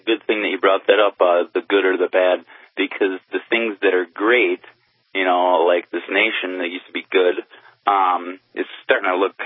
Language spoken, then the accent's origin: English; United States; I'm really an American, really. That's what I am.